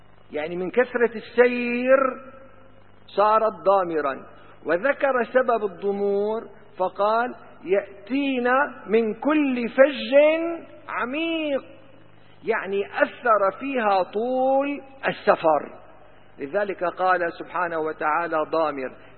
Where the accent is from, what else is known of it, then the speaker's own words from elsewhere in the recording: Damascus, Damascus Governorate, Syria; أنا أعرف رجلا عندنا في دمشق